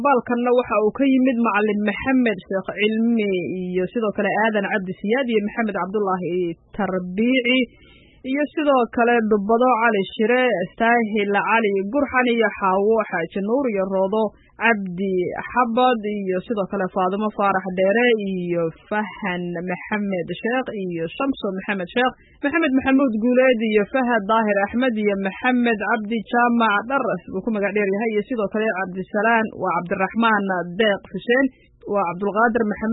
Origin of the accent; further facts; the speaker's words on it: Mogadishu, Banaadir, Somalia; waa degmada Howlwadaag marka waa xaafadayaan ku dhalanay kulli bari baan ku dhashay ku soo koray marka waa degmada Howlwadaag